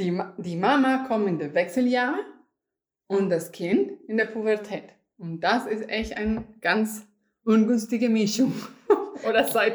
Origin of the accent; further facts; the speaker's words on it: Colombia; German is a second language; now in Germany; Ich komme aus Kolumbien. Ich wohne seit 15 Jahren hier in Deutschland